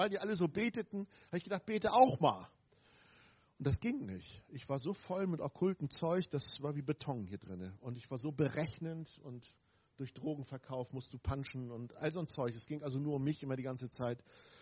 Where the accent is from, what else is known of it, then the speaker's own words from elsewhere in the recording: Eckernförde, Schleswig-Holstein, Germany; Ich komme also aus Eckernförde, mein Opa hatte eine Werft aufgebaut, ich bin Segler.